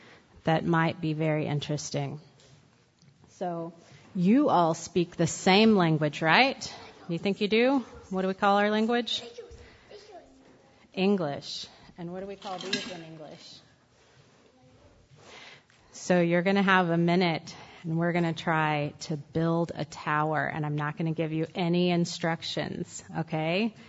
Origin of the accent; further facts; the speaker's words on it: Texas, United States; I had to throw that in because I'm a Texan.